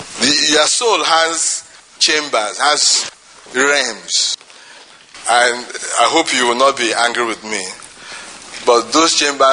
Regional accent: Nigeria; Do you know, because when I normally come in and say I'm a Nigerian now, they will look at me and start saying I'm a black man.

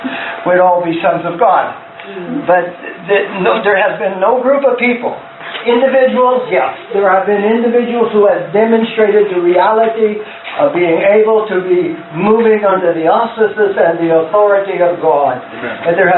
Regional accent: California, United States; I grew up in California, and, you know, out there on the coast and everything, we have what we call the surfer mentality.

